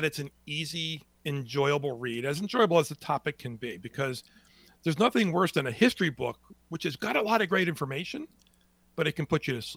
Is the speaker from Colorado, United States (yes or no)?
no; Port Jervis, New York, United States; So I'm working on a 1903 homicide in Port Jervis, which occurred two doors away from where I grew up on Rumsey Street.